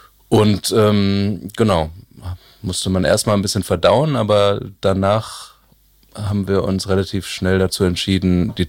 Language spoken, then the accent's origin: German; Hagen, North Rhine-Westphalia, Germany; born there; ich bin in Hagen geboren.